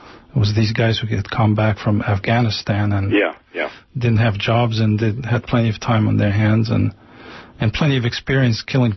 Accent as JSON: {"language": "English", "country": "Algeria", "said": "But I'm from Algeria."}